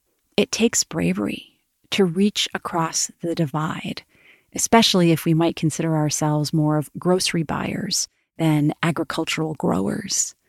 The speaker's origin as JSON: {"language": "English", "town": "Cape Cod", "region": "Massachusetts", "country": "United States", "tie": "born or raised there", "said": "I grew up in a gorgeous part of the world. I grew up on Cape Cod, Massachusetts"}